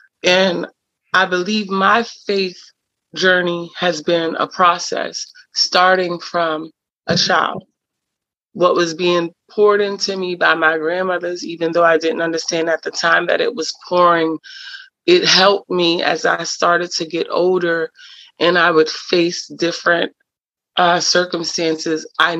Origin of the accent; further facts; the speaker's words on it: Baltimore, Maryland, United States; I grew up in Baltimore City, and a housing projects. And it has now been labeled one of the most notorious housing projects in Maryland.